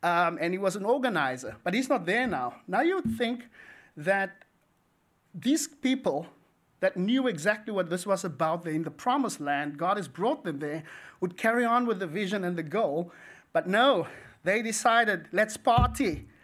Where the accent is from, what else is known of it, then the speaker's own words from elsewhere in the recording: South Africa; I'm from South Africa, we love curry.